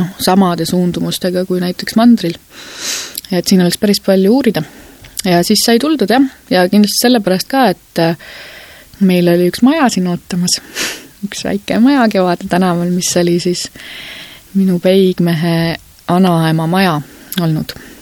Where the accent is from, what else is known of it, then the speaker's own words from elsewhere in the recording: Tallinn, Harju County, Estonia; also born or lived in Tartu; now in Kuressaare, Estonia; olen pärit Tallinnast tegelikult. Ja sündisin Tallinnas ja käisin lasteaias seal ja koolis ja elasin seal nii kaua, kuni läksin Tartu ülikooli. Ja peale Tartut tulin siia Kuressaarde.